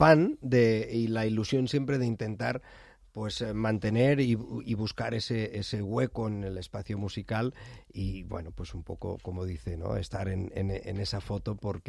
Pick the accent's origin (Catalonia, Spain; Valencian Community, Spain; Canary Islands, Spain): Catalonia, Spain; Sabadell; Se pensaban que era italiano y incluso en alguna entrevista me decían, pero es que hablas muy bien español, pero si soy de Sabadell.